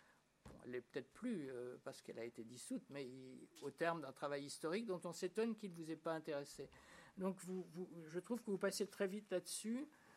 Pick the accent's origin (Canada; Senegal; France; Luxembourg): France; Moi, mais sans doute c'est parce que je suis français